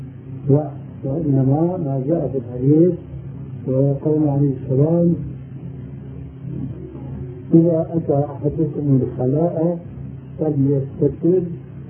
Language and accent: Arabic; Syria; وكلها لا تجوز عندنا في سوريا يقولون توكلنا على الله عليك